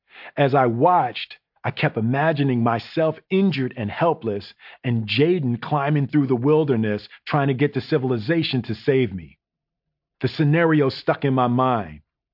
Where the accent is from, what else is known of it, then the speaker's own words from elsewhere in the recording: Philadelphia, Pennsylvania, United States; I had never worked on a film in my hometown.